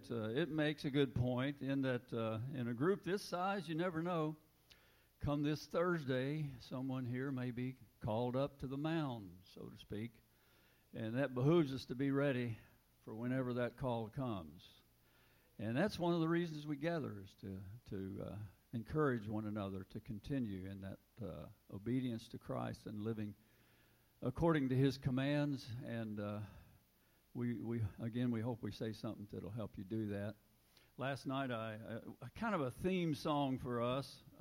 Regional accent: Chapmanville, West Virginia, United States; born there; I was born in Chapmanville, West Virginia, down in Logan County. … so the roots run deep.

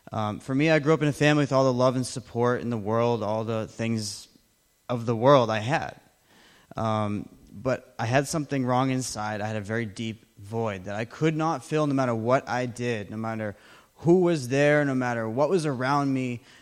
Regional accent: Framingham, Massachusetts, United States; I am from Framingham, Massachusetts. I'm 23 years old.

